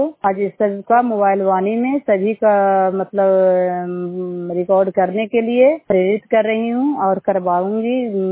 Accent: Rahui, Bihar, India; मैं एमआरपी हूँ, क्लस्टर उतरनामा, प्रखंड रहुई, जिला नालंदा का निवासी हूँ।

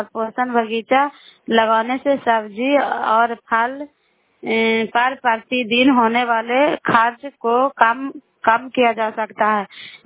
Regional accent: Bihar, India; नालंदा जिला करावलाव के निवासी हूँ।

